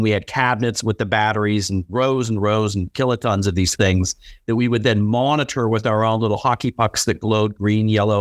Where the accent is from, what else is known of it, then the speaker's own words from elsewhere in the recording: California, United States; Being born and bred in Silicon Valley, what startup are you going to do next?